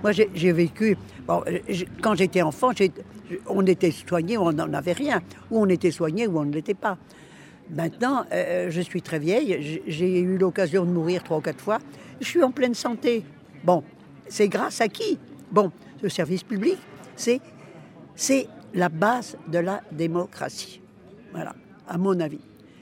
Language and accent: French; Île-de-France, France; now in Chambéry, France; Il y a 34 ans que je suis à la retraite et j'habite au-dessus de Chambéry, dans la montagne. Avant, j'étais banlieusarde de Paris.